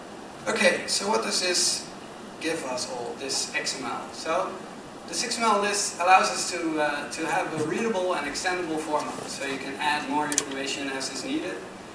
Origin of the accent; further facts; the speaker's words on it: Netherlands; English is a second language; I'm Dutch.